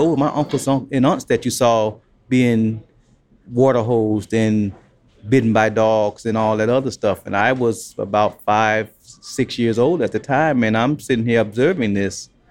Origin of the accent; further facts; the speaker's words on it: Alabama, United States; growing up in Alabama, even when I went back to Alabama, there were certain signs and symbols that you knew.